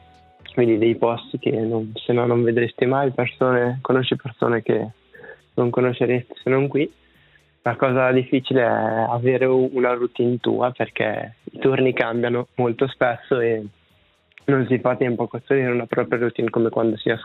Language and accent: Italian; Lugano, Ticino, Switzerland; born there; Allora, io sono nato a Lugano.